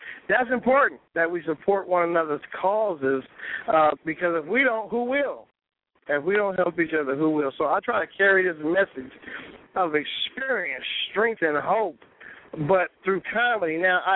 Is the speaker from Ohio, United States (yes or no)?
no; California, United States; I grew up in South Central Pasadena, Pomona, Watts, Compton. You name it. In fact, we lived in Watts during the Watts riots.